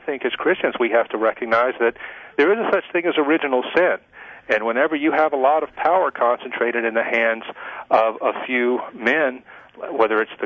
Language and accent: English; Louisiana, United States; You got to remember, I come from South Louisiana, where I'm talking to you now